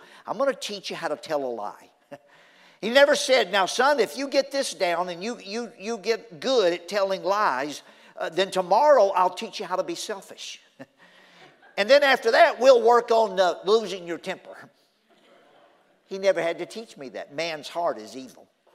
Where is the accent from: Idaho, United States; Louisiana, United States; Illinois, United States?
Louisiana, United States; I grew up down in Louisiana, out in the country, on a dead-end dirt road. We had a little farm, garden, and horses and cows and so forth. My dad was a carpenter.